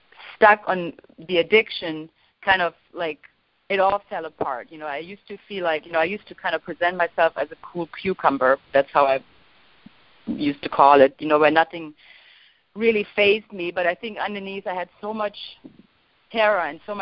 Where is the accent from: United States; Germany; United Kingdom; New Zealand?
Germany; also born or lived in India; I grew up in Germany with an alcoholic, very abusive father. I was anorexic in my 20s. I went to India. I lived in an Osho community for 15 years